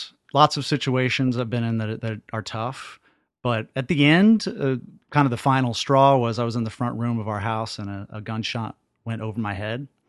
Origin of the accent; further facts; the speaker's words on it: Dallas, Texas, United States; I did. I grew up in East Dallas.